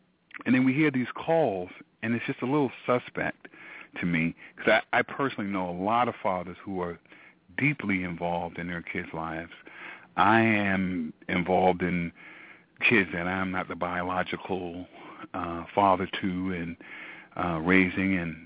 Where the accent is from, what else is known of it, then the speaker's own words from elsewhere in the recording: Brooklyn, New York, United States; also born or lived in Harlem; I'm from, I was born in Harlem, but raised in Brownsville, Brooklyn, and moved to East New York. And, now I'm between Brooklyn and Jersey City.